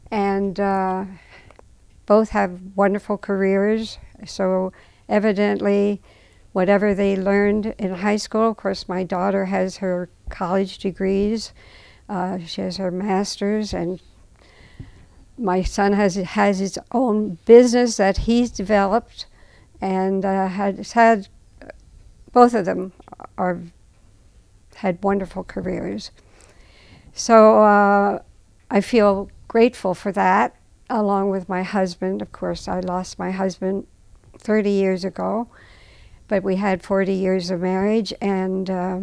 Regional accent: Emmaus, Pennsylvania, United States; we could support our school and say, I'm from Emmaus, and we were very proud to be from Emmaus.

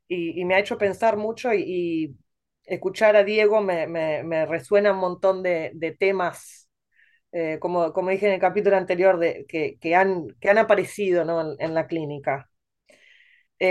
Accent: Uruguay; moved away as an adult; now in New York, United States; Yo soy inmigrante, nací en Uruguay, estudié en la Facultad de Psicología y luego me vine a New York, en donde me seguí entrenando en psicoanálisis. Hace 10 años, un poco más de 10 años que estoy acá

